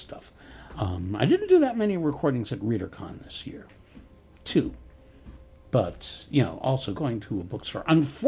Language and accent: English; Queens, New York, United States; And I grew up in Queens, where there are a lot of different kinds of neighborhoods, including practically farms.